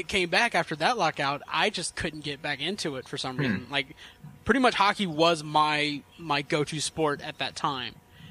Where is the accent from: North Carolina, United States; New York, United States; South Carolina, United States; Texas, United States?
North Carolina, United States; Fayetteville; Yeah, we had a local team and the town I grew up in Fayetteville, the Fayetteville Force.